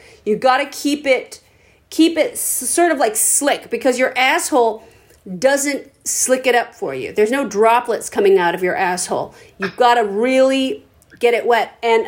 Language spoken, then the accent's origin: English; San Francisco, California, United States; I'm from San Francisco